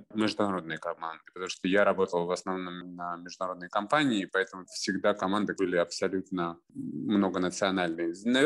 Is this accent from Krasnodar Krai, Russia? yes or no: no; Yekaterinburg, Sverdlovsk Oblast, Russia; moved away as an adult; also born or lived in Moscow; now in New York, United States; Я, на самом деле, с Урала. Я из Екатеринбурга и приехал в Москву получать высшее образование и начал работать в Москве.